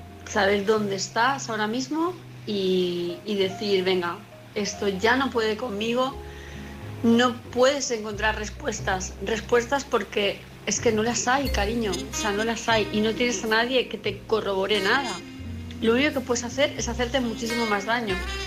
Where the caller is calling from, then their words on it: Palma de Mallorca, Balearic Islands, Spain; de Palma de Mallorca.